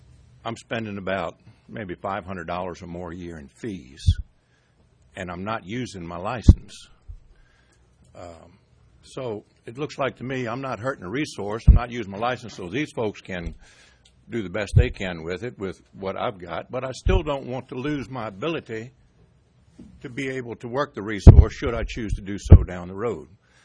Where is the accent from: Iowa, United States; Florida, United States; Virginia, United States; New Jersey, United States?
Virginia, United States; Reedville; I'm from Reedville. I've worked on the water all my life.